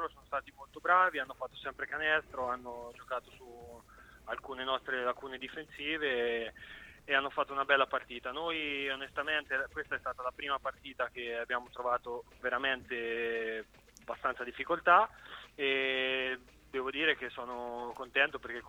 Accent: Ancona, Marche, Italy; Ci sono cresciuto in Ancona

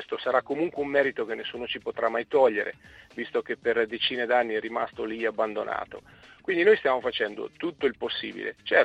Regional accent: Ancona, Marche, Italy; io sono d'Ancona perché siamo dorici, no?

